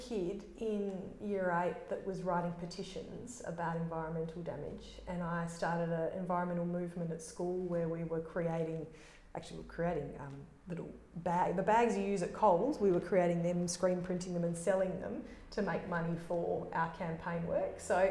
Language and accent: English; Bicton, Western Australia, Australia; Well, I grew up in Bicton, so as a sort of 8, 9, 10 year old